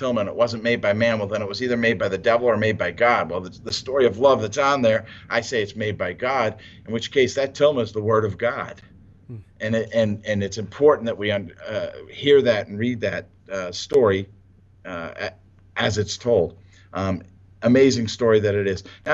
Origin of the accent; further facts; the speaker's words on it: Baltimore, Maryland, United States; And I'm from Baltimore, just to make sure everybody knows. I'm not actually from Colorado Springs, so somebody from somewhere else actually likes us too.